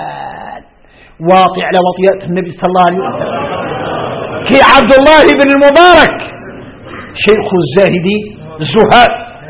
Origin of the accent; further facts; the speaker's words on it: Mauritania; يختار يعرفنا احنا موريتاني